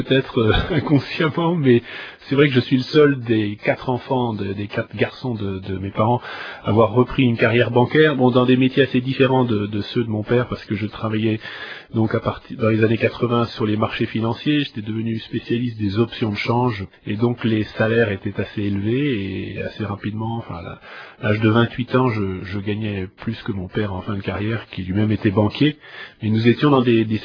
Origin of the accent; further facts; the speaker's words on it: New York, United States; also born or lived in Paris / Haute-Savoie; now in Marseille, France; Mais mon père est américain, ma mère est française. J'ai la double nationalité. Mon enfance s'est déroulée à New York, la ville de New York, où mon père était banquier.